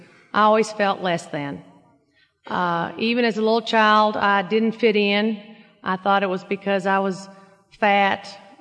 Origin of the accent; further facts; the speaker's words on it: Nashville, Tennessee, United States; born there; I was born in 53, so I was a baby boomer. I was born in Nashville, middle-class family.